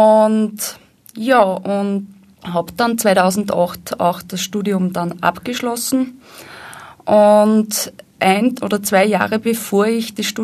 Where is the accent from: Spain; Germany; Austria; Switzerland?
Austria; Upper Austria; born there; now in Vienna, Austria; Ja, also ich bin eigentlich eine gebürtige Oberösterreicherin, das sage ich immer dazu. Habe eigentlich meine Kindergartenpädagogik-Ausbildung gemacht in Oberösterreich und nach der Matura hat es mich einfach nach Wien gezogen.